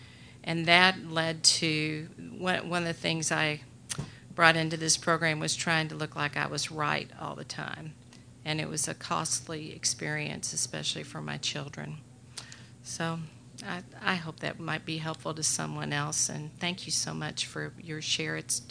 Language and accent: English; the South, United States; You know, I grew up in the South.